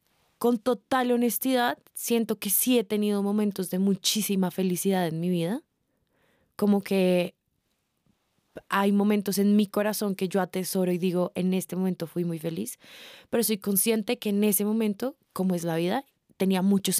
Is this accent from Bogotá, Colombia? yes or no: yes; Bogotá, Colombia; born there; tengo 26 años, soy colombiana, nací en Bogotá, queriendo haber nacido en Cartagena o en Barranquilla, Colombia.